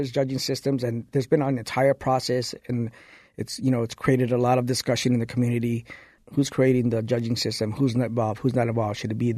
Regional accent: Chicago, Illinois, United States; I personally started in Chicago. I grew up in Chicago, and that's where I was first introduced to breaking

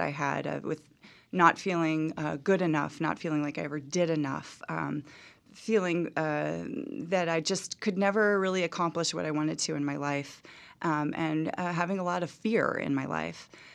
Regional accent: New Orleans, Louisiana, United States; I grew up in New Orleans, which is an alcohol culture. So that was just always around.

